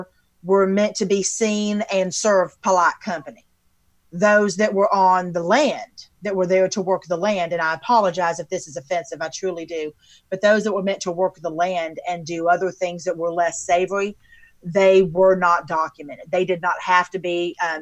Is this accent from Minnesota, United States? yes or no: no; Alabama, United States; Well, and the thing is, because I'm from Alabama